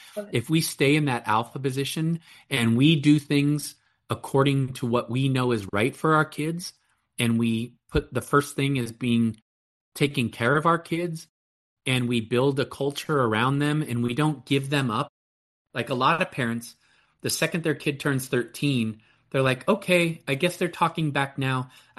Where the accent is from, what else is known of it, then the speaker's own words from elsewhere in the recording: California, United States; But, like, I grew up in Silicon Valley.